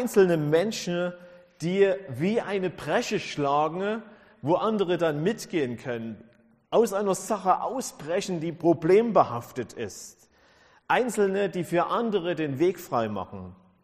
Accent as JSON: {"language": "German", "town": "Leugersdorf", "region": "Saxony", "country": "Germany", "said": "Ich komme aus Leugersdorf. Das liegt ja Richtung Stolberg raus, so auf der anderen Seite von Chemnitz. Bin verheiratet seit fast 25 Jahren mit einer tollen Frau."}